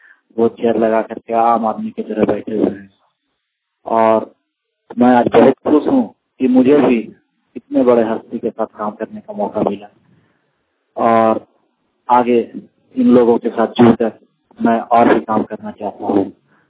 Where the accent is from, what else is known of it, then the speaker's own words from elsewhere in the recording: Hazaribagh, Jharkhand, India; आज हमारे शहर हजारीबाग में एक पिक्चर की शूटिंग हो रही है।